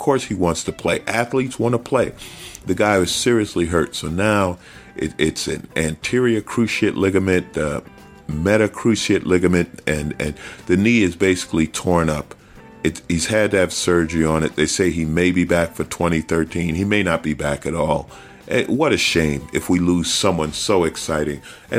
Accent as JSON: {"language": "English", "region": "New York", "country": "United States", "tie": "born or raised there", "said": "I'm a Knicks fan. I grew up in New York, but I absolutely love the Clippers."}